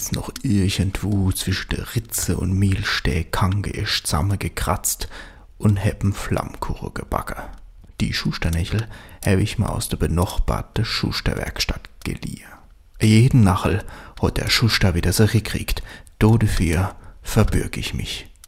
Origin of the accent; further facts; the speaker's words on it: Rhineland-Palatinate, Germany; accent: Palatine